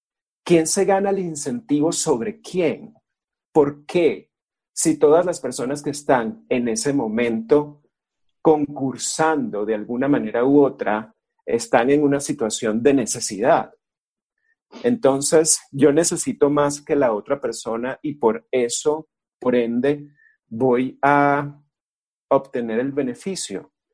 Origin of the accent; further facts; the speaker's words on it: Venezuela; en mi país, en Venezuela